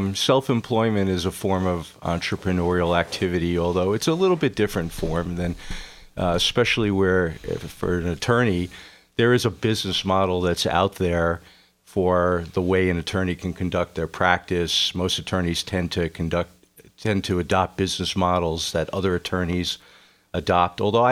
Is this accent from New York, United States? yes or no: yes; Poughkeepsie, New York, United States; I grew up in Poughkeepsie, New York, and went to Brown University.